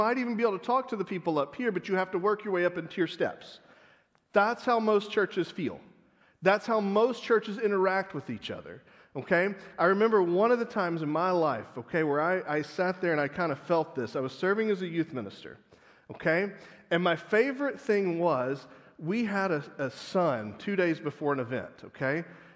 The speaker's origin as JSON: {"language": "English", "region": "Texas", "country": "United States", "said": "Now, in the South, I'm from Texas, okay, hence the orange."}